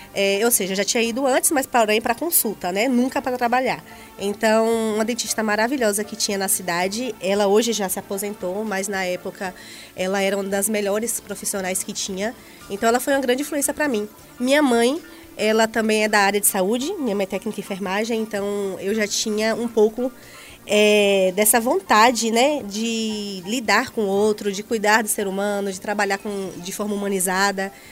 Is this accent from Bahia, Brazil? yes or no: yes; Jequié, Bahia, Brazil; eu sou de Jequié, sou natural de Jequié, então lá comecei a trabalhar muito novinha.